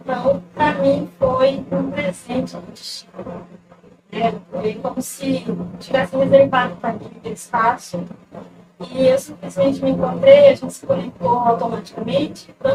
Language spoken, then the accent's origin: Portuguese; São Paulo, Brazil; also born or lived in Natal / Porto Velho; Já morei de São Paulo, sou de São Paulo, já morei em Natal, já passei um tempo em Porto Velho, né?